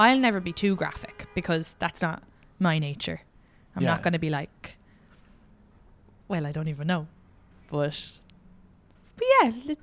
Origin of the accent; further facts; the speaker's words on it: Leinster, Ireland; I'm from Kildare.